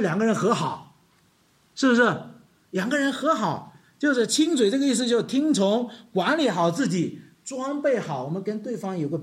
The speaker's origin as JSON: {"language": "Chinese", "country": "China", "said": "在西方我们中国人是什么，握手"}